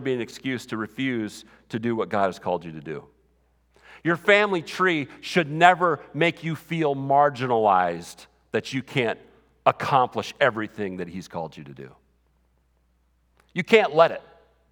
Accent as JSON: {"language": "English", "town": "Slayton", "region": "Minnesota", "country": "United States", "said": "I'm from Slayton, Minnesota. I don't know if too much that comes good from Slayton, but anything can happen, right?"}